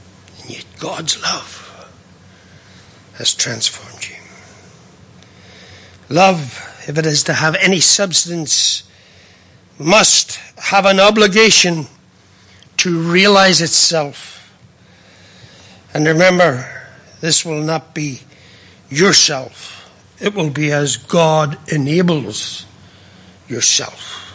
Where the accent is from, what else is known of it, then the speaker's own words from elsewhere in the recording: Ireland; And therefore I love the Irish because I'm Irish. I do love the Irish because I'm Irish